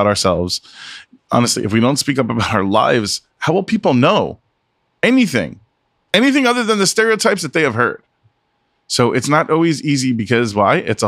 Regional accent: Florida, United States; And I grew up in South Florida, so I didn't really realize that when I was going to college up there near Jacksonville, St. Augustine, Gainesville area.

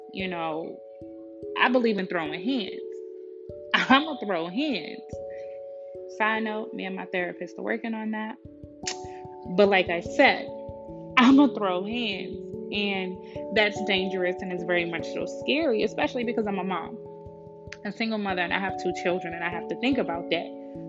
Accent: Brooklyn, New York, United States; You know, I'm a city girl. I grew up in Brooklyn, New York, so I didn't have to deal with much racism in my face.

